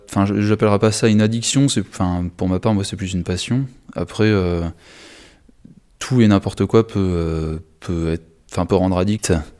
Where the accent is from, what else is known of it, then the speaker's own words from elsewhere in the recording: Limoges, Nouvelle-Aquitaine, France; je vis à Limoges, enfin je suis de Limoges